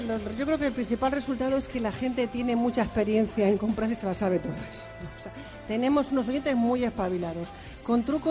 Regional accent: Extremadura, Spain; en su momento comemos la mejor carne de mi tierra

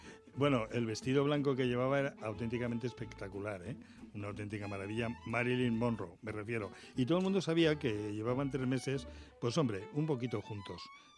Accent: Spain; No soy francés, pero soy español.

